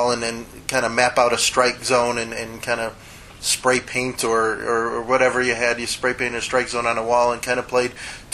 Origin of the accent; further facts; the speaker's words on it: Chicago, Illinois, United States; I grew up in the city of Chicago, so we didn't have too many places to go play.